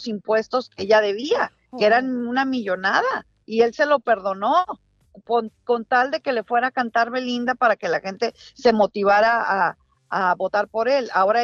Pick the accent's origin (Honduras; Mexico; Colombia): Mexico; Como una mexicana que vive fuera de México.